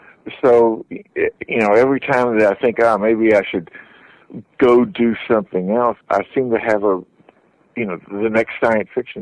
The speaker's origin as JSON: {"language": "English", "region": "Tennessee", "country": "United States", "tie": "born or raised there", "said": "I was a kind of growing up in Tennessee. I was a kind of at ground zero for that."}